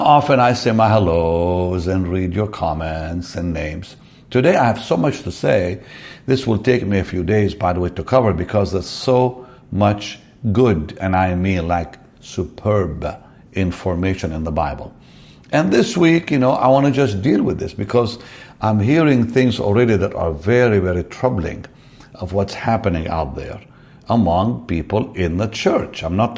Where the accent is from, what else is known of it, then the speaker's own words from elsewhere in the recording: Israel; You know, I come from Israel, and there's a lot of walls and pillars that have been there for like over 2,000 years.